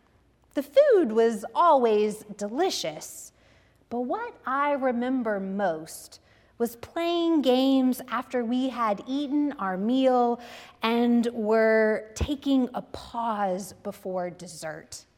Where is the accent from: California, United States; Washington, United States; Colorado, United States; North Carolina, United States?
North Carolina, United States; Well, growing up in North Carolina, Thanksgiving had a regular routine for my family.